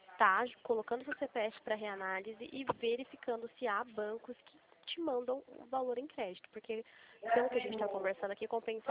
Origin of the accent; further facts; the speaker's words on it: Limeira, São Paulo, Brazil; Eu sou aqui de Limeira.